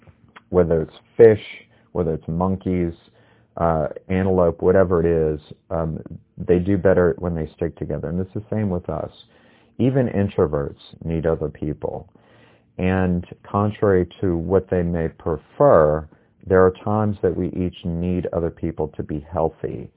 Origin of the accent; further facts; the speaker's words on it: Memphis, Tennessee, United States; but growing up in Memphis, I'm not a massive barbecue fan.